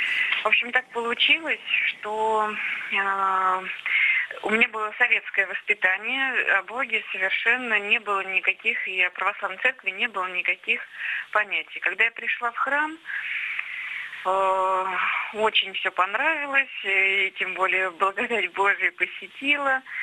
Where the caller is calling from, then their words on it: Tula, Tula Oblast, Russia; Я вам звоню из Тулы.